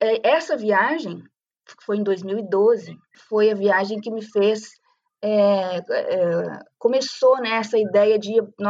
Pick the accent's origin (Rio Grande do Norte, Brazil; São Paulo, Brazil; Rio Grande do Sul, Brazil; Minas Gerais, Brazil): Rio Grande do Sul, Brazil; Porto Alegre; moved away as an adult; eu sou pianista, sou gaúcha, nasci em Porto Alegre, estudei música em Porto Alegre, me formei, terminei a faculdade de música primeiro, né, antes de, então, decidir sair do Brasil.